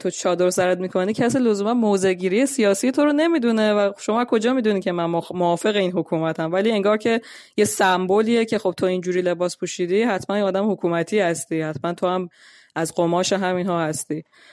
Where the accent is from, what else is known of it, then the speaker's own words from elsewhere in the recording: Iran; moved away as an adult; الان که از ایران اومدم اینجا و حجاب دارم، به وضوح من به عنوان یه خانوم مسلمان